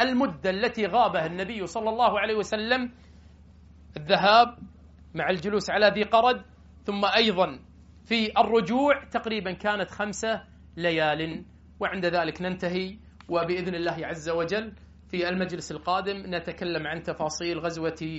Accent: Kuwait; عندنا بالكويت

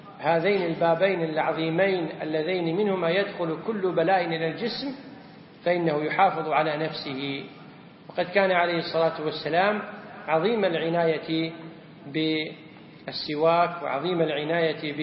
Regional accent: Kuwait; ولذلك نجد أكثر المواضع الحمد لله عندنا في الكويت فيه مقاعد للجلوس

